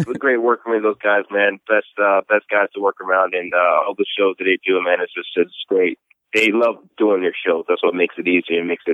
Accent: Atlanta, Georgia, United States; I mean, I'm from Atlanta. I don't see myself as a Falcons fan.

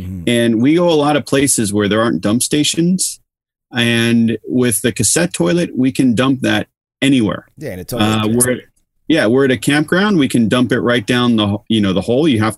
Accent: Los Angeles, California, United States; I would say, Los Angeles, people who, like myself, I grew up in Los Angeles.

